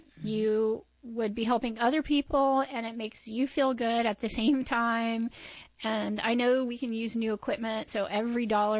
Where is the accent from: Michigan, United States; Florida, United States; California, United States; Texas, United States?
Texas, United States; Houston; also born or lived in Colorado; now in Raleigh, United States; I have been in North Carolina for, 15 years. And before that, I was in Colorado. And before that, I was raised in Houston, Texas.